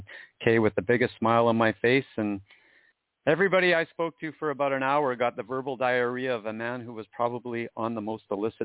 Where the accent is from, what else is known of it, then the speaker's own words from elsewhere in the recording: Chilliwack, British Columbia, Canada; I mean, I'm a farm boy. I grew up in Chilliwack in the Fraser Valley